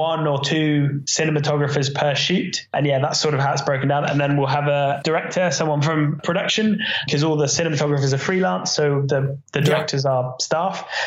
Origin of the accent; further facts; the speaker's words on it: Reading, South East England, United Kingdom; When I was in my early teens, I grew up near Reading, and I started to really get into the wildlife that was near to me.